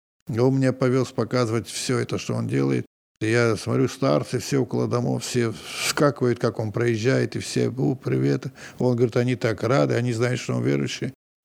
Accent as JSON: {"language": "Russian", "country": "Russia", "said": "им было тоже приятно, что я вот осетин"}